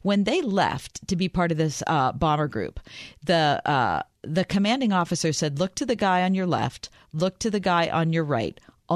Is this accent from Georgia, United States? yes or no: no; Pittsburgh, Pennsylvania, United States; When I think back to being a kid growing up in the North Hills of Pittsburgh